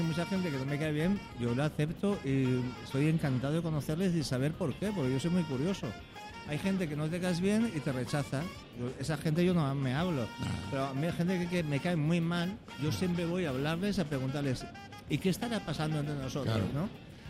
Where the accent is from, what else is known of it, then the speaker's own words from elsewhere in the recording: Valencian Community, Spain; padre es gallego de Lugo y me tira mucho, muchísimo más Galicia que muchas más comunidades, pero soy profundamente valenciano, claro.